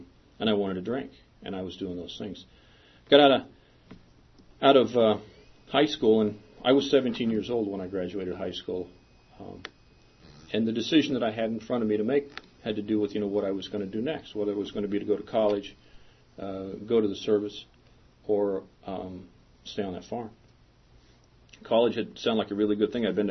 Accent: Kansas, United States; But the only reason I really wanted to join that place is because I grew up in Kansas.

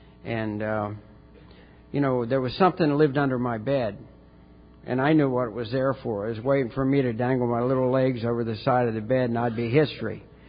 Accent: Martins Ferry, Ohio, United States; born there; now in Ocala, United States; I was born in Martins Ferry, Ohio, a small town on the Ohio River just south of Pittsburgh.

